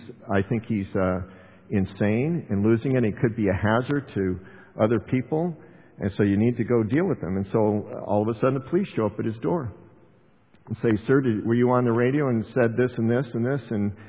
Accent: United States; And I'm an American, and don't they know?

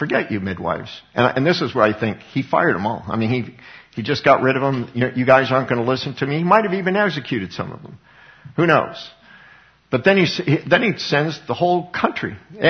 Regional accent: Colorado, United States; Just like Cassie Brunell in Columbine High School, my hometown

